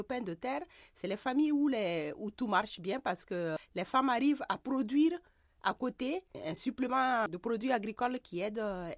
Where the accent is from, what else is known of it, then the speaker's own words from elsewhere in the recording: Burkina Faso; also born or lived in France; Je commence par le Burkina Faso, mon pays d'origine.